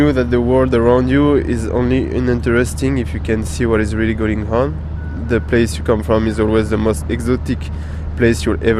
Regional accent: France; I grew up in France, and in the late 90s I discovered like the hip-hop culture

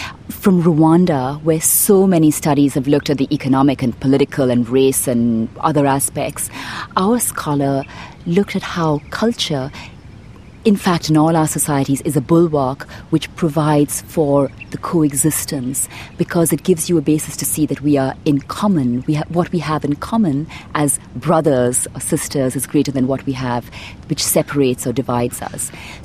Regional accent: Mumbai, Maharashtra, India; now in France; I live in France. I'm of Indian origin. I grew up in Bombay.

